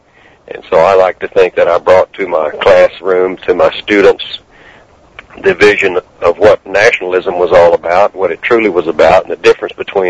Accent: Texas, United States; growing up in East Central Texas as an elementary schooler and then South Texas in high school, back in the 50s and early 60s

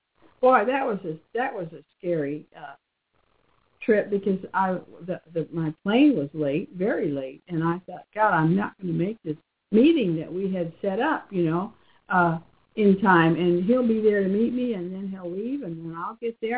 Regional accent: Texas, United States; And we chatted a bit and found out that she was from Texas. And I said, I'm from Texas.

